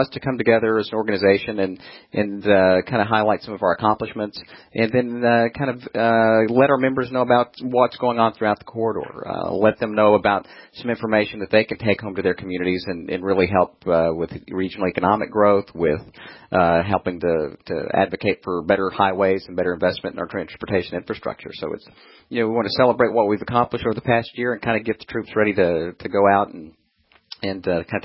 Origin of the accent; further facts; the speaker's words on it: Texas, United States; Most states, some are starting to adjust, but, my home state of Texas hasn't gone up since, the early 90s as well.